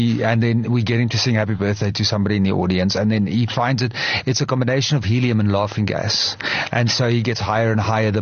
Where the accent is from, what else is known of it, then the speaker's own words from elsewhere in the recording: Johannesburg, Gauteng, South Africa; I was born bred Joburg. I'm a Joburger of heart.